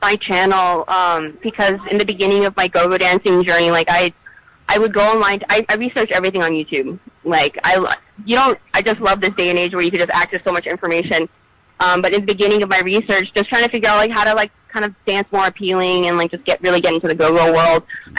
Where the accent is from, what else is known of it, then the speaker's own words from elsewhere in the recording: Seattle, Washington, United States; also born or lived in Canada; I moved down here from Washington about 9 years ago. I was raised up in Seattle and a little bit of Canada